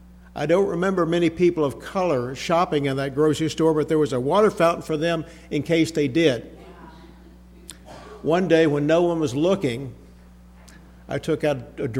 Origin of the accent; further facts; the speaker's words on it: Texas, United States; When I was growing up in Texas in the 1950s and 60s, our society was even more racially divided than it is now.